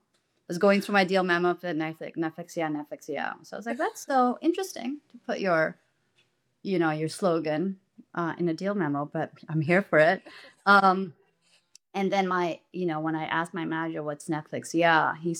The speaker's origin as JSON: {"language": "English", "country": "India", "accent": "Indian", "said": "Yeah, which is my accent. So this is not my... This is just one of my natural accents, but that is also my accent."}